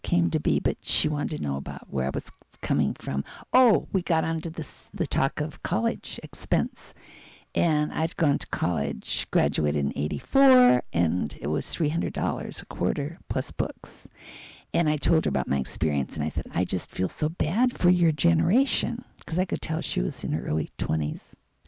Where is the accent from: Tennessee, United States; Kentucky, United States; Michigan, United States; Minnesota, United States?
Minnesota, United States; Minneapolis; And I said, well, I'm from Minneapolis.